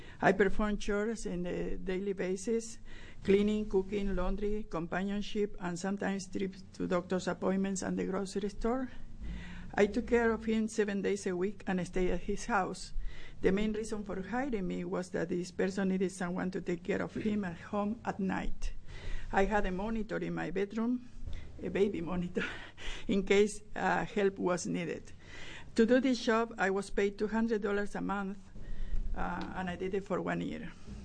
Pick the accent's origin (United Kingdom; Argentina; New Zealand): Argentina; now in Keizer, United States; I'm originally from Argentina. I'm a longtime Oregon resident, and I live in Kaiser right now.